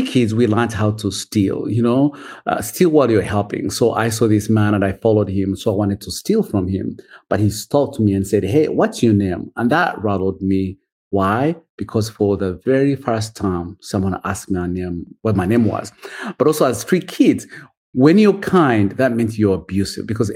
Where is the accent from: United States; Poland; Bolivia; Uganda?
Uganda; So I'm from Uganda, grew up poor of the poorest.